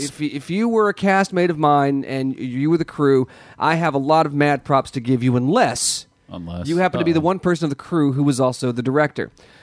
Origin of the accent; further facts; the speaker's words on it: North Carolina, United States; I'm from North Carolina, the heart of college basketball.